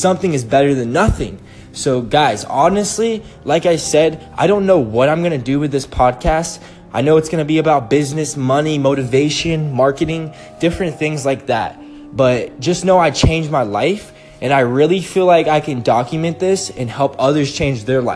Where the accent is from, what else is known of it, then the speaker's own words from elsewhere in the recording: Atlanta, Georgia, United States; now in Las Vegas, United States; I'm from Atlanta, Georgia, and I changed my life.